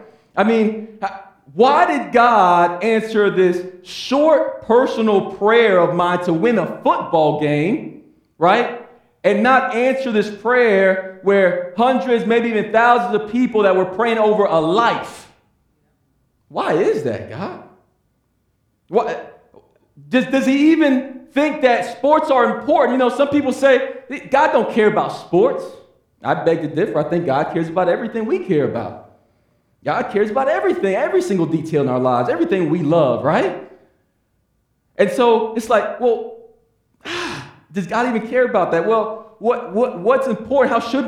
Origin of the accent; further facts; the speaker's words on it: Kissimmee, Florida, United States; I saw some things were happening in my hometown of Kissimmee, Florida.